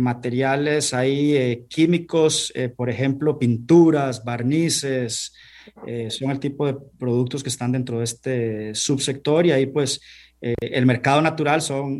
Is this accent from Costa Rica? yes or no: yes; Costa Rica; cuando hablamos con un comprador internacional y le decimos somos de Costa Rica